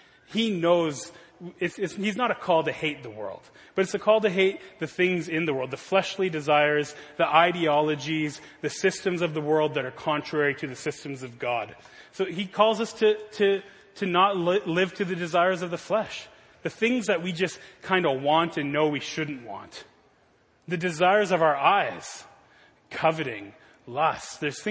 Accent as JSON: {"language": "English", "country": "Canada", "said": "I'm a Canadian, obviously."}